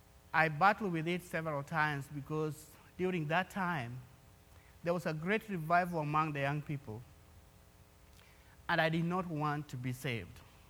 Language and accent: English; Kenya; born there; So, back home, I was born in Kenya, for those who don't know.